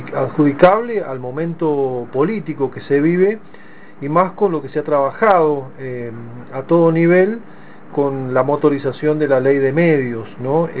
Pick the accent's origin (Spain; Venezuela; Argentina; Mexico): Argentina; más allá de que somos Argentina